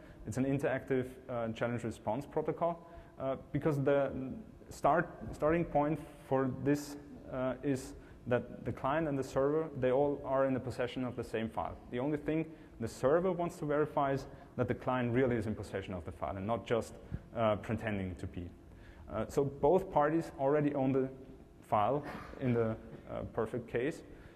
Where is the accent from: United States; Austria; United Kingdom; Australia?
Austria; Because we're from Austria, downloading BitTorrents is illegal as well, kind of.